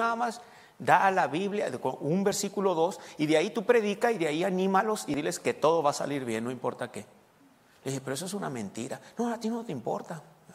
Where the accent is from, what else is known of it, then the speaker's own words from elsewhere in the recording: Sonora, Mexico; Se nota que soy de Sonora, ¿no?